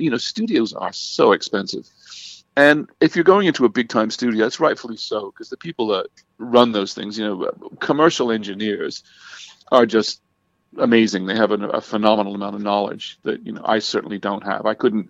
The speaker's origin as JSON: {"language": "English", "region": "England", "country": "United Kingdom", "tie": "born or raised there", "said": "As I said, I grew up in England."}